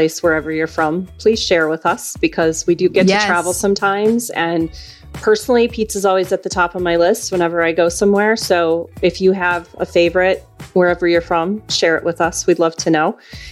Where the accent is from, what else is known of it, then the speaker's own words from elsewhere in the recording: Chicago, Illinois, United States; I am a long-suffering Bears fan. I'm from Chicago originally.